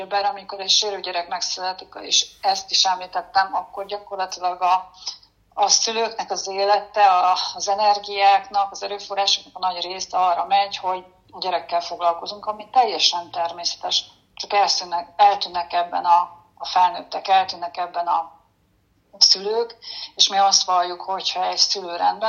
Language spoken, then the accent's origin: Hungarian; Érd, Pest, Hungary; mi érdiek vagyunk, egy Budapesthez közeli 76.000-es vagy 80.000-es nagyváros